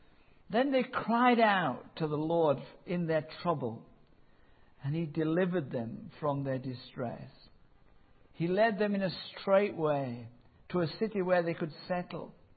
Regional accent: Yorkshire and the Humber, United Kingdom; as a Yorkshireman, had to come to Manchester to find a wife.

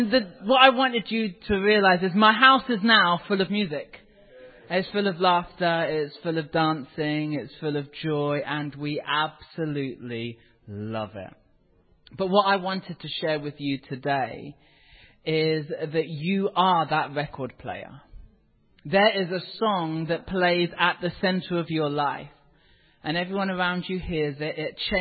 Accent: South West England, United Kingdom; born there; moved away; I'm obviously not from here originally. I was born down in Cornwall

